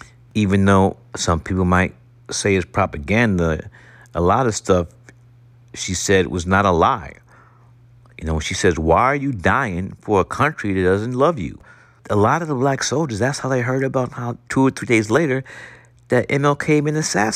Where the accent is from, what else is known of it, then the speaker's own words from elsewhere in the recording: Brooklyn, New York, United States; As a young lad growing up in Brooklyn, New York